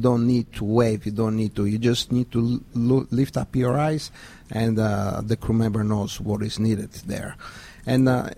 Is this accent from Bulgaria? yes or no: yes; Bulgaria